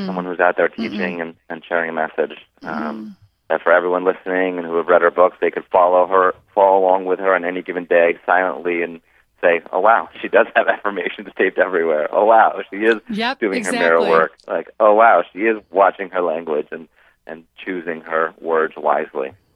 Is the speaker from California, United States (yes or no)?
no; Newtown, Connecticut, United States; who lost her son Jesse in the Sandy Hook school shooting here in my hometown of Newtown.